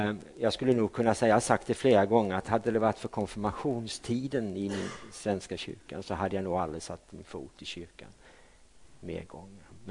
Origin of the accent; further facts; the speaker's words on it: Karlskrona, Blekinge, Sweden; Jag är från Karlskrona, jag är från stan som man säger där borta med sina diftonger.